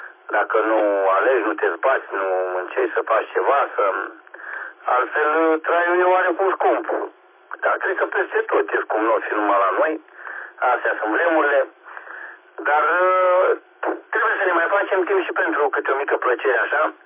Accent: Romania; noi cei care, da, care suntem români, să zicem, și ținem cu țara asta, pentru că avem aici îngropați și strămoșii noștri și bunicii noștri sunt îngropați acolo, bunicii mei și tatăl meu e îngropat tot în pământul ăsta și m-a lăsat Dumnezeu în România

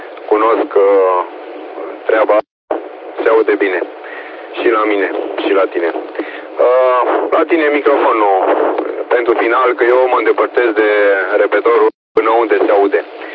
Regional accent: Timișoara, Timiș County, Romania; Eu sunt din Timișoara.

